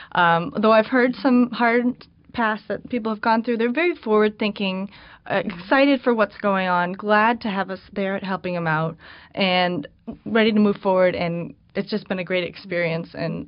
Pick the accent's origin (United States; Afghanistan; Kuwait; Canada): United States; New England; I'm from New England, and I'm sure I had a blind eye to it growing up.